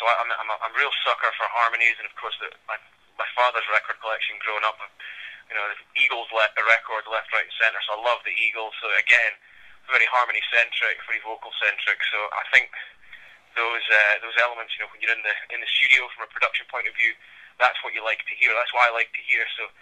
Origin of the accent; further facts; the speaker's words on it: Aberdeen, Scotland, United Kingdom; now in United States; Excuse me, I was in a band called … from Scotland, from my hometown, Aberdeen, which really isn't a place where bands commonly get signed from.